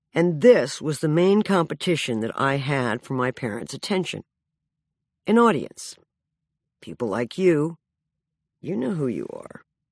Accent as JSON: {"language": "English", "town": "Burbank", "region": "California", "country": "United States", "tie": "born there", "said": "I was born on October 21st, 1956. This makes me quite old, half a century and change. And I was born in Burbank, California."}